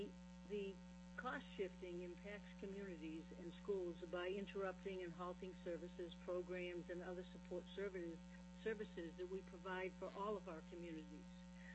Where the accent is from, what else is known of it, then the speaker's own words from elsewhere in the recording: Alaska, United States; I come from the Kenai Peninsula, and I support House Bill 350.